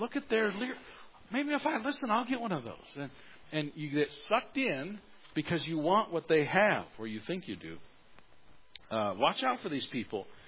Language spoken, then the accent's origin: English; Gillette, Wyoming, United States; I was from Gillette, but we were over here in Custer for a teen activity.